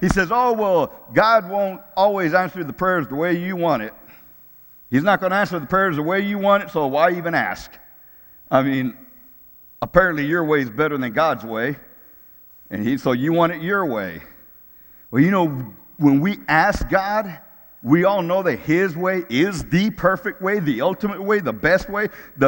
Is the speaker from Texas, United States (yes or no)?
yes; Texas, United States; I got it. I'm tough enough. I can do this. I'm from Texas. I can handle it.